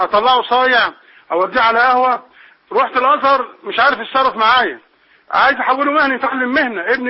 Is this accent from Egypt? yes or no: yes; Itay El Barud, Beheira, Egypt; أنا من البحيرة من إيتان البارود.